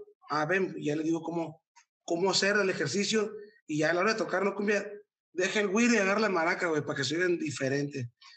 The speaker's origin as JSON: {"language": "Spanish", "town": "Isla de la Piedra", "region": "Sinaloa", "country": "Mexico", "said": "Pero yo soy de la Isla de la Piedra y aquí tengo mi propia playa en la isla."}